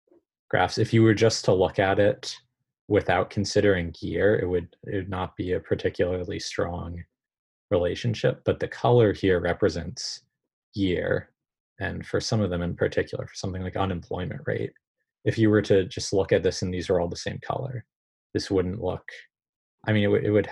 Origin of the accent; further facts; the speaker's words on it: Pennsylvania, United States; In my home state of Pennsylvania, there can be 10 fatal opioid overdoses every day.